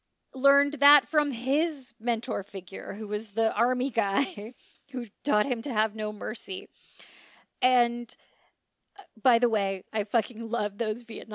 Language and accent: English; Queens, New York, United States; accent: New York; I'm from Queens and I got this kind of New York equality.